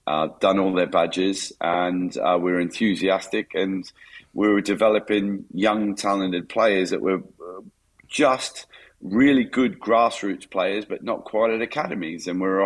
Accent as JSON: {"language": "English", "town": "Newcastle", "region": "New South Wales", "country": "Australia", "tie": "born or raised there", "said": "I got a call to go back to my hometown side and go and train with them. And that was the age of 34. And I went back to Newcastle in Australia and trained with them."}